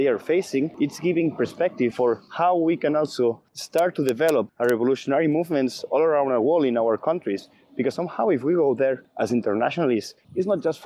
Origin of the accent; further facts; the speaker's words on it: Catalonia, Spain; English is a second language; So for me also, I'm from Catalonia